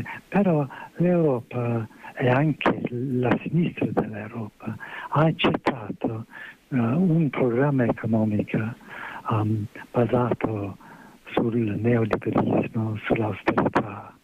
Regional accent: England, United Kingdom; Italian is a second language; now in Italy; io sono europeista, che sono inglese, vengo per vivere in Italia da molto tempo. La mia famiglia è una famiglia ebraica, di immigrazione a Londra all'inizio del secolo

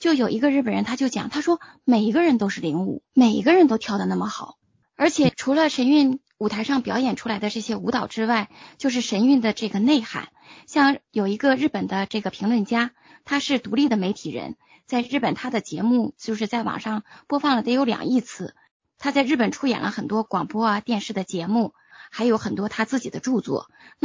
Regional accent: China; moved away; 身为一个中国人你是很自豪的。我在中国的时候

